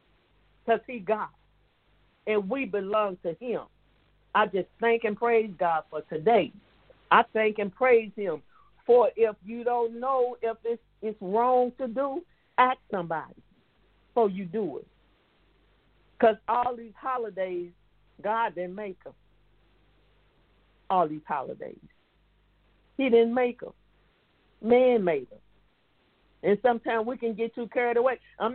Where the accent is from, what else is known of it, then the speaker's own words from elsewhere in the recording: East St. Louis, Illinois, United States; So I'm going to be down, because I'm from East St. Louis.